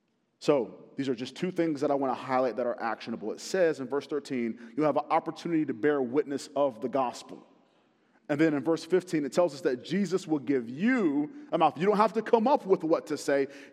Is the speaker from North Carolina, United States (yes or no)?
yes; North Carolina, United States; So I grew up in Carolina, in North Carolina, the better of the Carolinas. And we had a lot of hurricanes. So I grew up not far from the coast.